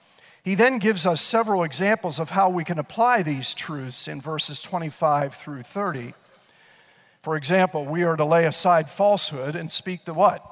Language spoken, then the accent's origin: English; Friedens, Pennsylvania, United States; the small community where I grew up in Freedons, Pennsylvania, which is in Somerset County, Pennsylvania, about 6 miles from the crash site where Flight 93 went down.